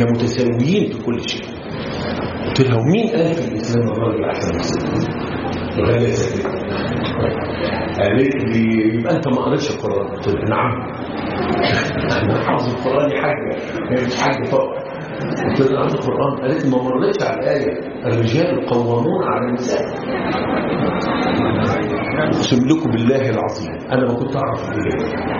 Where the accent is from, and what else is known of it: Egypt